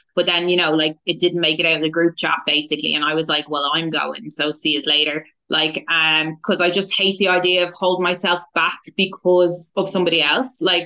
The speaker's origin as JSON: {"language": "English", "country": "Ireland", "tie": "born or raised there", "also_born_or_lived": "New Zealand", "said": "I was born in New Zealand and we brought us over to Ireland, and I was kind of doing like long haul from when I was a toddler"}